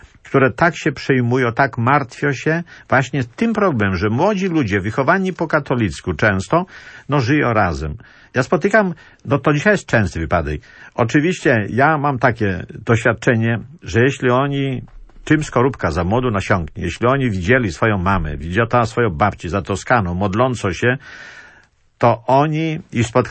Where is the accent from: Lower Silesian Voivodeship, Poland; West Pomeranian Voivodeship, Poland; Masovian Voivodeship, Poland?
Masovian Voivodeship, Poland; Płock; ja z Płocka pochodzę